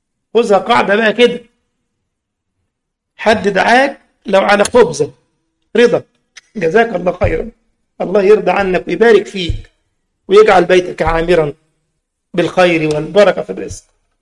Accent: Egypt; أرديحي عندنا في مصر من غير لحمة

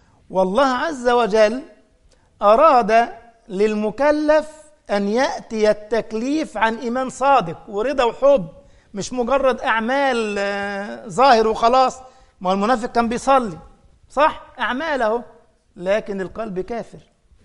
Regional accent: Egypt; accent: Egyptian; فأنا لما أقول بص أنا مصري، ها، فبلهجتي المصرية يعني ينظر.

